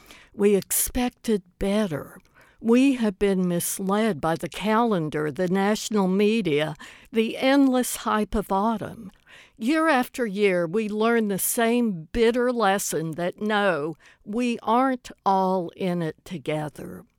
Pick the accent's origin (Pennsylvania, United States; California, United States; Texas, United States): Texas, United States; Growing up in West Texas, I was the bookish sort of kid who got her ideas about life and seasons at the library.